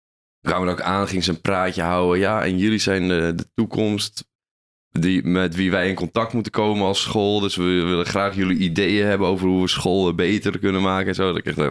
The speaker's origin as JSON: {"language": "Dutch", "town": "Assendelft", "region": "North Holland", "country": "Netherlands", "said": "Eigenlijk mag ik dat niet vieren, want ik kom uit Assendelft."}